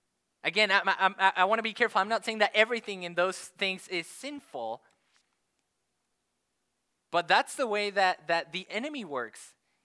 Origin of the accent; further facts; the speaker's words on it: Mexico; I'm married, I live in Aberdeen, I'm from Mexico.